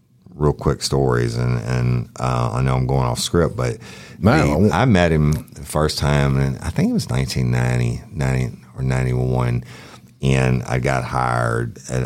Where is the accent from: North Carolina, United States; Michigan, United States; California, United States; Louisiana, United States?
Louisiana, United States; Clinton; I was born and raised in Clinton where my grandfather was a judge, but West Feliciana butts up to it.